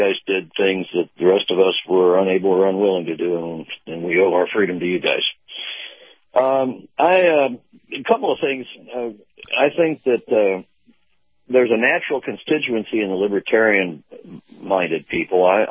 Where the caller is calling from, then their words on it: Sarasota, Florida, United States; in Sarasota, Captain.